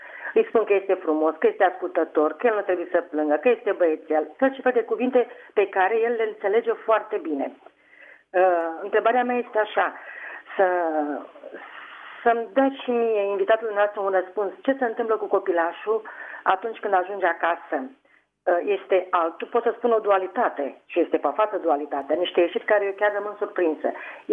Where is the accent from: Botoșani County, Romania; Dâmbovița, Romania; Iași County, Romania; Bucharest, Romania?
Dâmbovița, Romania; Găiești; sunt din Găiești și sunt o bunicuță.